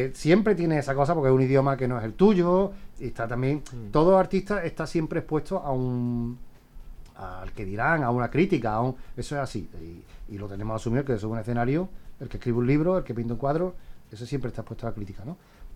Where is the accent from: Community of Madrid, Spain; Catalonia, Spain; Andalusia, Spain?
Andalusia, Spain; Nosotros somos españoles y andaluces y tú sabes nuestra propia forma de hablar